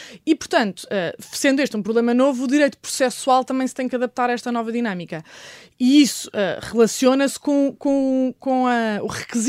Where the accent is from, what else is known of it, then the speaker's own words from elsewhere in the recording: Portugal; apesar de eu, na minha aldeia, em Portugal, sofrer os efeitos de alterações climáticas